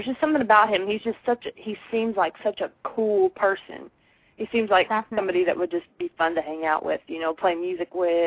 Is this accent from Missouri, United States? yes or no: yes; St. Louis, Missouri, United States; I would love to play there just because, you know, I'm from the St. Louis area.